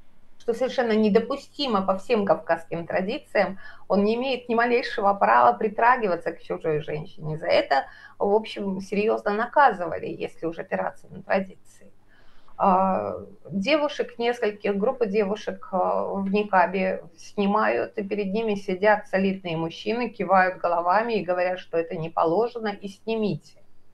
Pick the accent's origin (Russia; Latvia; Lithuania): Russia; Dagestan; Я вообще Чечню знаю хуже, я из Дагестана.